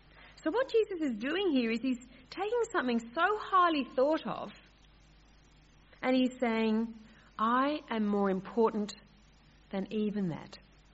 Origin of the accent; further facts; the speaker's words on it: Sydney, New South Wales, Australia; I remember growing up in Sydney, and it was a great thrill as a little girl to go into the big city.